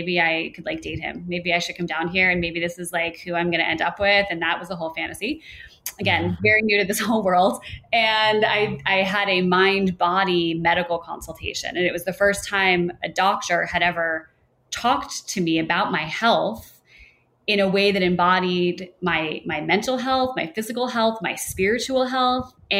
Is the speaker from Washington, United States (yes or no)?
no; New York, United States; I'm also from New York.